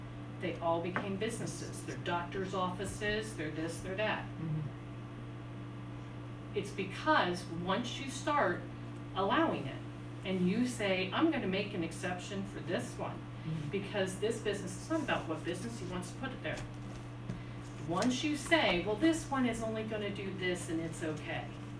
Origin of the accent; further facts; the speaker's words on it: Kettering, Ohio, United States; I grew up in Kettering, Ohio, and I had a home in Centerville, Ohio for years before I married my husband